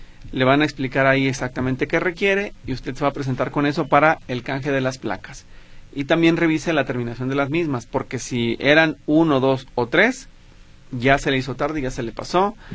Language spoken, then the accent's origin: Spanish; Guadalajara, Jalisco, Mexico; soy de Guadalajara.